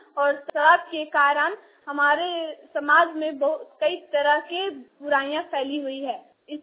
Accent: Demotand, Jharkhand, India; मैं डेमोटाड़ के रहने वाली हूँ, जिला हजारीबाग।

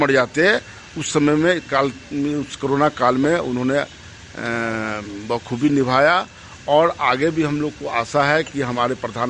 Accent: Samastipur, Bihar, India; इस नाते भी समस्तीपुर में इस बात का चर्चा है कि हमारे समस

